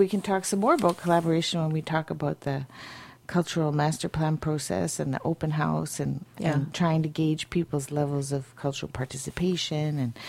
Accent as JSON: {"language": "English", "country": "Canada", "said": "And I left feeling better about being Canadian."}